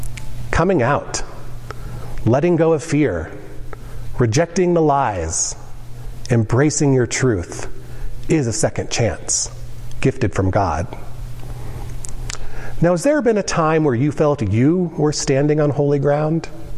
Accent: Aurora, Colorado, United States; I grew up in Aurora and often would come downtown with my family for plays, movies, and other festive events during the holidays. So even though I grew up in Aurora, I also had a connection to Denver.

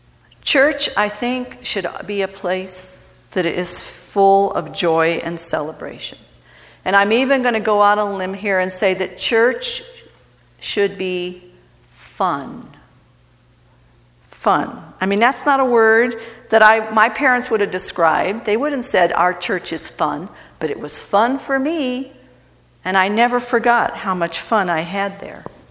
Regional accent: Cleveland, Ohio, United States; I grew up in the United Church of Christ in Cleveland, Ohio.

